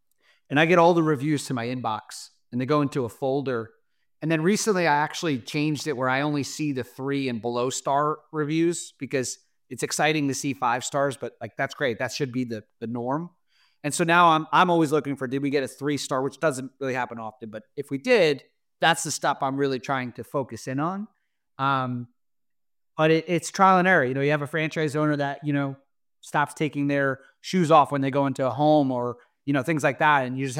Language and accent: English; New Jersey, United States; And I'm from New Jersey originally. I'm very direct.